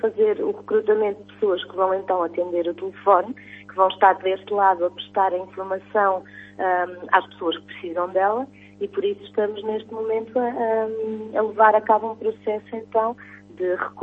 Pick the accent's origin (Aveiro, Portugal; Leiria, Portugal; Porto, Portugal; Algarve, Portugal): Aveiro, Portugal; Ovar; also born or lived in Lisbon; now in Vagos, Portugal; Bem, eu sou criada no distrito de Aveiro. Eu nasci em Ovar, vivi em Ovar praticamente toda a minha vida.